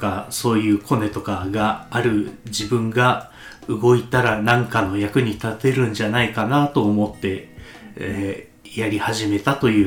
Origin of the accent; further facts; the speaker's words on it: Hokkaido, Japan; まあ北海道出身でして、北海道の、まあ、某大学を二浪一流して卒業しまして